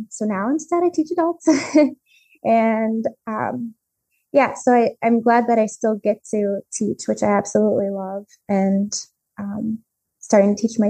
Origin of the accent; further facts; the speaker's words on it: Beaver Dam, Wisconsin, United States; I've lived in Wisconsin pretty much my whole life. And I grew up around Beaver Dam, and which was where Nancy Zeman had her store.